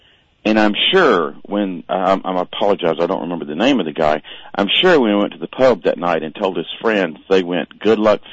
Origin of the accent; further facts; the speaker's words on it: Huntsville, Alabama, United States; Alabama, northern Alabama.